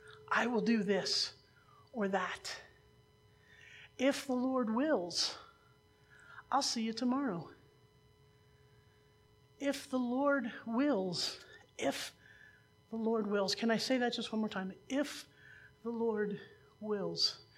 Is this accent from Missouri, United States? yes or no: yes; Missouri, United States; Now I am from Missouri. I'm from the show me state.